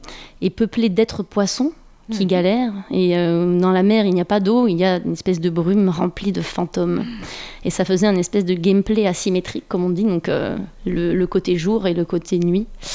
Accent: Carcassonne, Occitanie, France; also born or lived in Toulouse / Montpellier / Paris; je suis née à côté de Toulouse, j'ai grandi à Carcassonne, j'ai fait mon lycée à Montpellier.

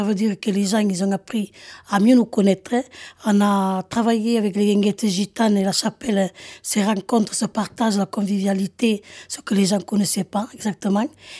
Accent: France; born there; nous sommes des Français avant tout. Hein. Nous sommes nés ici. Et en plus, moi, ce que je tiens à souligner, c'est que je suis née dans le quartier. Moi, je suis née dans ce quartier où on a eu tous nos anciens, nos habitudes, notre façon de vivre.

